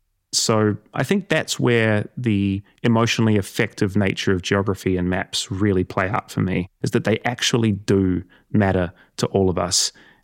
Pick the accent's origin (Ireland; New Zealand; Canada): New Zealand; South Island; I'm from the South Island of New Zealand, and the Southern Alps are just in my soul.